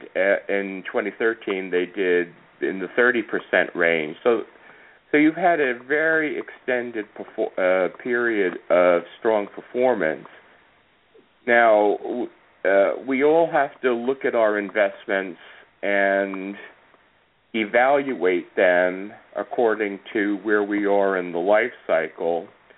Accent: Long Island, New York, United States; now in Texas, United States; I'm from New York originally. Like I said, I grew up on Long Island. I was a corporate relocatee to Texas with American Airlines

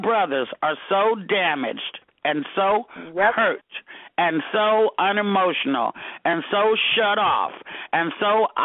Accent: Arkansas, United States; I'm from Arkansas. I don't have any problem.

